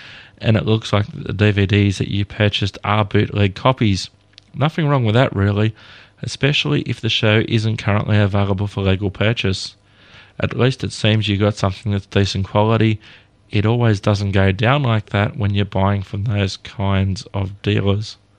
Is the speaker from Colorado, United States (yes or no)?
no; Chicago, Illinois, United States; Growing up in the Chicago area where the show took place, the show got a lot of coverage in the local media.